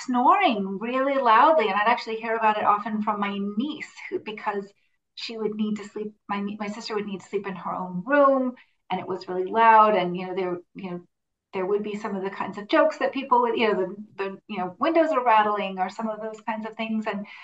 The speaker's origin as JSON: {"language": "English", "town": "New York City", "region": "New York", "country": "United States", "tie": "born or raised there", "said": "We grew up in New York City, so it was a very different"}